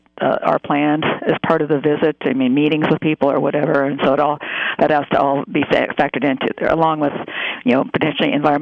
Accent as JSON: {"language": "English", "region": "Alaska", "country": "United States", "said": "And we're all from Alaska, the folks that are here now, and that's what we do. It's part of our state protocols is to do that."}